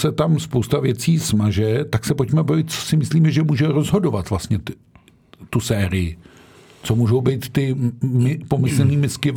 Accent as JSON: {"language": "Czech", "town": "Hradec Králové", "region": "Hradec Králové Region", "country": "Czechia", "tie": "born or raised there", "said": "já jsem si vždycky jako rodák z Hradce přál v playoff Pardubice."}